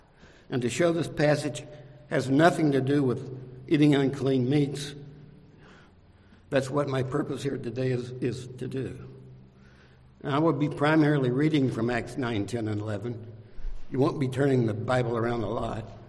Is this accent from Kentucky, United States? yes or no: yes; Kentucky, United States; And then since I was from Kentucky, probably most of my diet was pork products.